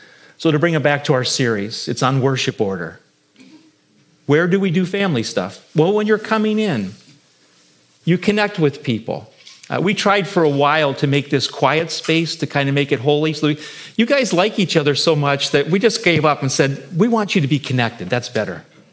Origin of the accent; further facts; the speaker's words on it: Cleveland, Ohio, United States; And the only reason I don't like it is I'm from Cleveland. And I was raised to dislike Pittsburgh.